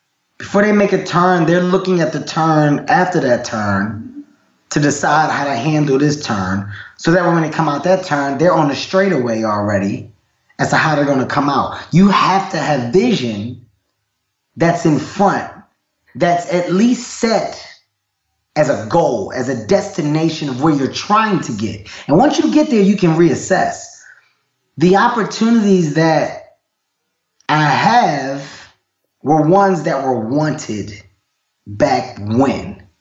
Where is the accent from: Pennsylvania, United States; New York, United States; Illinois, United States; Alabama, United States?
Pennsylvania, United States; Philadelphia; I'm a guy from North Philadelphia.